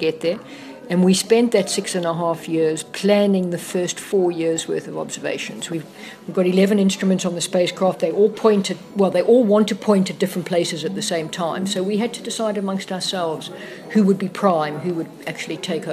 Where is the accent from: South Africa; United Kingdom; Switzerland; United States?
South Africa; Durban, KwaZulu-Natal; moved away as an adult; I was born in Johannesburg, but we moved to Durban when I was about 6 months old, and I did my schooling and my university degree there. I left in 1989.